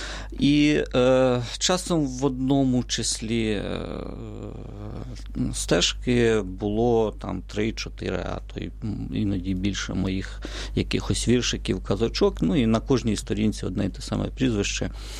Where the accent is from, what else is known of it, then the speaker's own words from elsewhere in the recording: Haivoron, Kyiv Oblast, Ukraine; Родом я з Київської області. Коли я народився, то ми жили у селі Гайворон. Це Володарський район, неподалік Білої церкви.